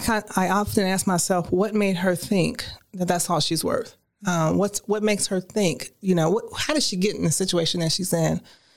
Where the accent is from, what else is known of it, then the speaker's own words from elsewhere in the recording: Chicago, Illinois, United States; I grew up in Chicago, loving family, but still it's a decision that I could have made.